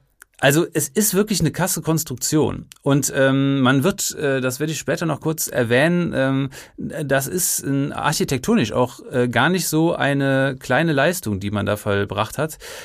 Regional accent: Cologne, North Rhine-Westphalia, Germany

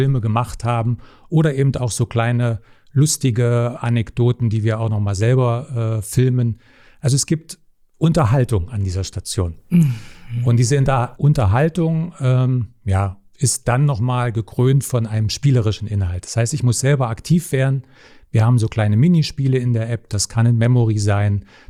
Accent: Halle, Saxony-Anhalt, Germany; Wie du schon sagst, ich komme aus Halle. Ich lebe und arbeite jetzt wieder in Halle. War lange Zeit auch in Berlin tätig, habe in Sachsen-Anhalt studiert, Medieninformatik.

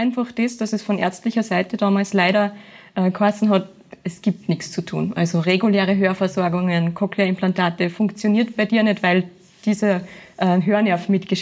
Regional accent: Upper Austria, Austria; born there; bin gebürtige Oberösterreicherin

